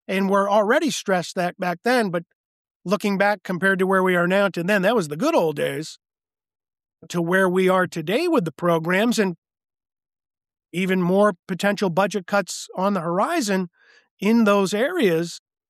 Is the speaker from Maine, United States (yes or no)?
yes; Maine, United States; I have a family background in the political environment of Maine, my home state.